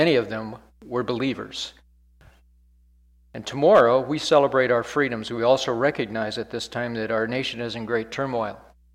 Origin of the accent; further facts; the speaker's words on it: Canada; now in United States; I'm a Canadian, and I married an American, and I'm an expat. I came down here to live forever until Jesus calls me.